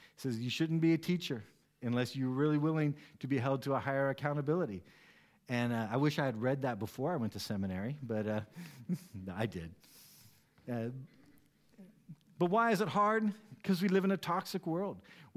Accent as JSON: {"language": "English", "country": "United States", "lives_now": "Germany", "said": "As an American, we grow up being told basically capitalism is the way of God. And so when I live in Germany"}